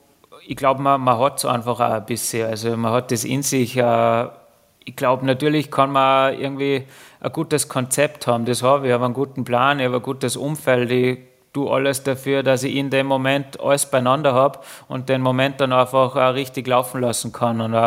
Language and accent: German; Austria; Ich glaube, das ist ganz, ganz wichtig bei uns in Österreich